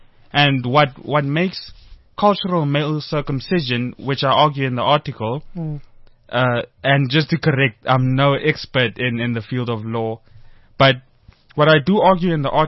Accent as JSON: {"language": "English", "country": "South Africa", "said": "find out myself being a South African."}